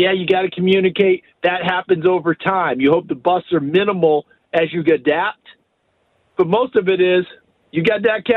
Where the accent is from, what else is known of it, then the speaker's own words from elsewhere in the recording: New York, United States; Okay, look, I'm really old, and I grew up in the New York area